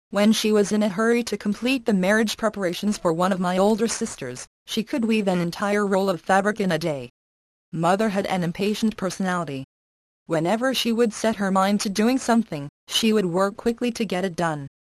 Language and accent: English; North Korea; moved away; I once visited North Korea for a short while, in 1991. I went to my hometown for the first time in 48 years